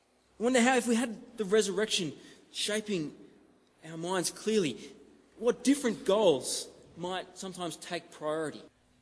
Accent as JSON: {"language": "English", "country": "Australia", "said": "I'm Australian"}